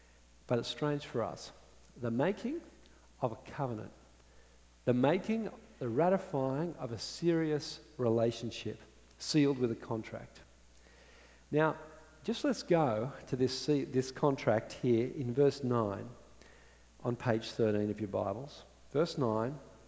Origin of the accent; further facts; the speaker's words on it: Australia; I'm Australian. Don't know if you guessed.